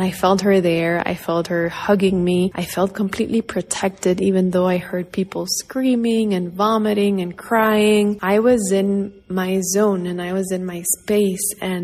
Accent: Santa Cruz, Bolivia; also born or lived in La Paz; And I was born in La Paz and I was raised in Santa Cruz, but still, as a Bolivian

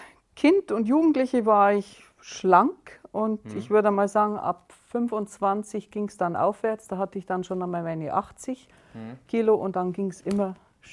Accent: Oberhausen, Bavaria, Germany; bin 62 Jahre alt, komme aus Oberhausen, Landkreis Weilheim, aus dem schönen Oberbayern.

